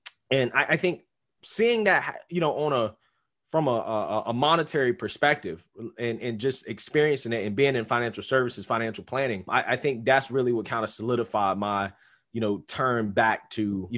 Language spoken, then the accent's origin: English; North Carolina, United States; So growing up, again, I'm from the South, from North Carolina, rural North Carolina, one stoplight town, you know, the Bible Belt, right? So I grew up going to church, right?